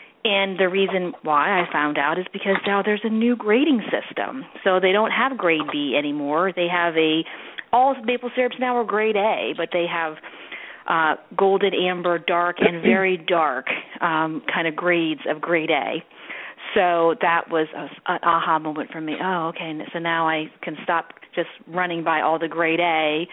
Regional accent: Neptune, New Jersey, United States; I was over at Alexi and Pate, which is based in here in my hometown, Neptune

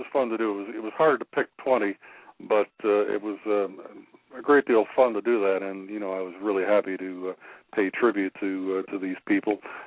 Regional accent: Canada; Of course, being a Canadian, I was insured up here.

